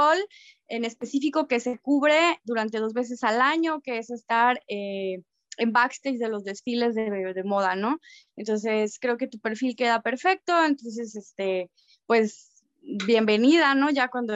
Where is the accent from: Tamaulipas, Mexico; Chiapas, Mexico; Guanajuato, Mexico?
Guanajuato, Mexico; León; yo crecí en León y allá me desarrollé profesionalmente.